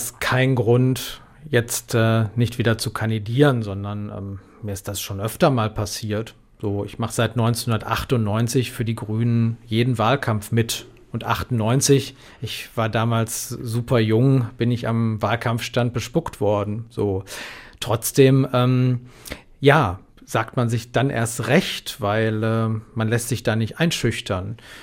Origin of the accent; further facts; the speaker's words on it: Essen, North Rhine-Westphalia, Germany; Für meine Heimatstadt habe ich mich noch nie geschämt. Ich bin manchmal in Berlin dann Essenerklärer